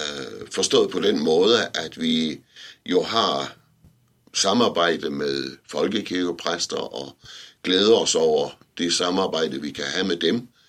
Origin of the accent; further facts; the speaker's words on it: Egeris, Central Denmark Region, Denmark; jeg er oprindelig vestjyde, og kommer fra en lille by her, små 20 km fra Skjern, Egeris, hvor jeg voksede op sammen med mine forældre og mine to søskende. Siden så flyttede jeg til Hillerød